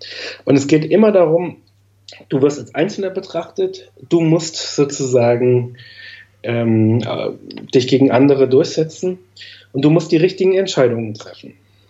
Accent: East Germany, Germany; wie gesagt, ich bin selber Ostdeutscher

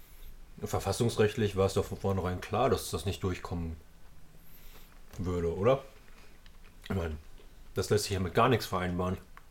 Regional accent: South Korea; Das ging mir als Koreaner nicht so.

